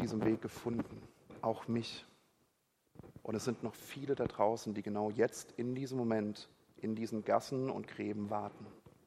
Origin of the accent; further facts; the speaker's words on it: Rhineland-Palatinate, Germany; Und ich habe ja gesagt, ich komme aus der Pfalz.